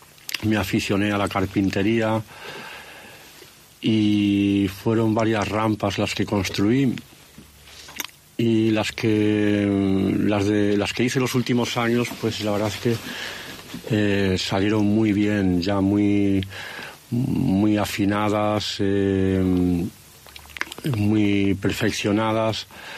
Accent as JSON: {"language": "Spanish", "town": "Lugo", "region": "Galicia", "country": "Spain", "tie": "born or raised there", "said": "nací y viví en Lugo durante los primeros 40 años de mi vida. Allí los inviernos son largos, realmente largos, muy lluviosos, es un frío húmedo"}